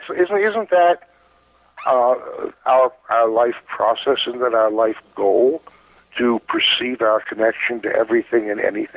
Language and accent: English; United States; I choose to speak of this in my native tongue because, you know, I'm American.